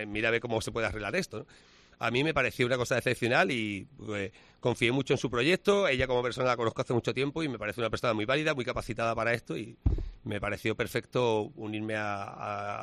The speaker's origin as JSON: {"language": "Spanish", "town": "Huelva", "region": "Andalusia", "country": "Spain", "said": "Bueno, pues sí, yo soy de Huelva, ¿no?"}